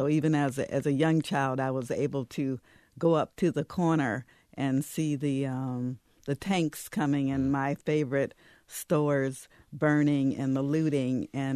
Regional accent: Detroit, Michigan, United States; Yes, because during the time that I grew up in Detroit, it was very vibrant. I was born in the late 50s

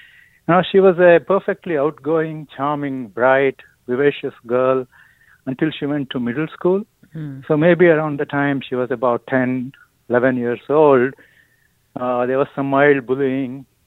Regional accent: India; now in United States; I'm 64. My wife is in her high 50s. We did not grow up in the U.S. You know, we are from India originally, so a different culture.

